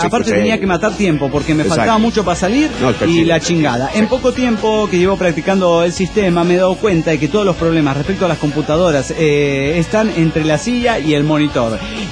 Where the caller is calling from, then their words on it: Dallas, Texas, United States; de Dallas, Texas.